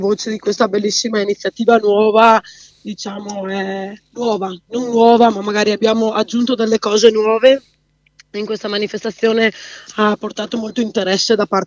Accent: Frassenè, Veneto, Italy; Sì, io sono da Frassenè, appunto, dove è nata tutta l'associazione

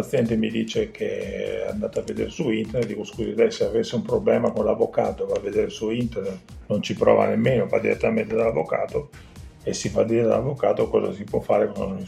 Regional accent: Verona, Veneto, Italy; now in Belluno, Italy; Sono veronese di origine e bellunese di adozione.

